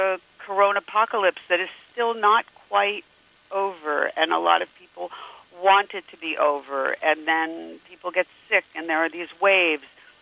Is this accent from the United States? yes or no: yes; Pennsylvania, United States; a guy in Pennsylvania, my home state